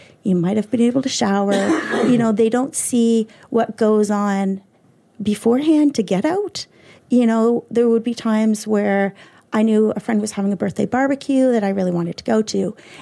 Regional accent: Cole Harbour, Nova Scotia, Canada; No, I'm from Cole Harbour.

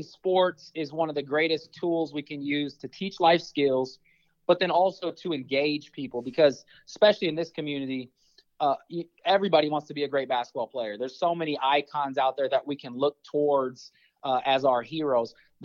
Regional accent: Omaha, Nebraska, United States; And I used to be that person, even growing up in North Omaha, man

